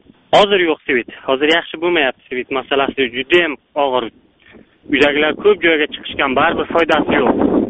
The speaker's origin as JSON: {"language": "Uzbek", "town": "Denov", "region": "Surxondaryo Region", "country": "Uzbekistan", "said": "Men Surxondaryo Denovdanman."}